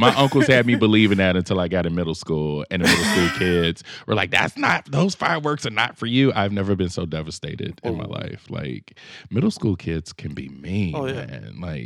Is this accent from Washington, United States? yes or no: no; Chicago, Illinois, United States; I almost feel a responsibility to represent when I say that I'm from Chicago, especially the South Side of Chicago.